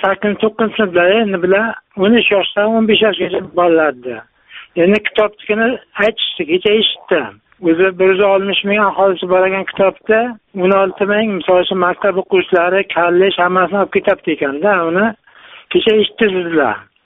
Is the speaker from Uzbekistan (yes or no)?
yes; Shahrisabz, Qashqadaryo Region, Uzbekistan; Men Qashqadaryo viloyati, men Shahrisabzdan.